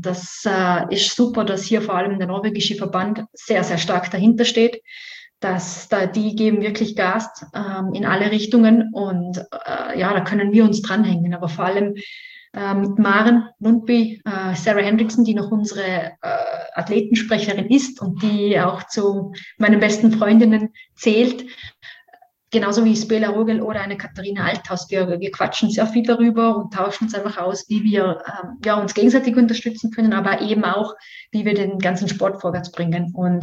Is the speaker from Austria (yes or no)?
yes; Vorarlberg, Austria; born or raised there